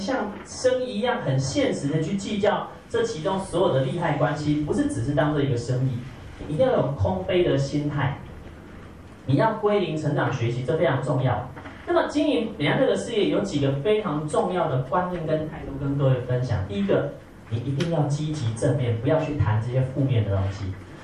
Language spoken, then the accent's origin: Chinese; Taipei, Taiwan; now in Taichung, Taiwan; 尤其我在台中又是外地人，我老家在台北，我在台中是一个外地人